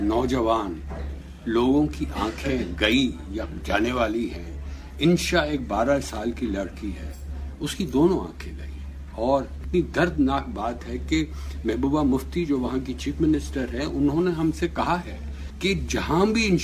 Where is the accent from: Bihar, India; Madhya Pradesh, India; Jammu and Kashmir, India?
Jammu and Kashmir, India; मैं भी कश्मीरी हूँ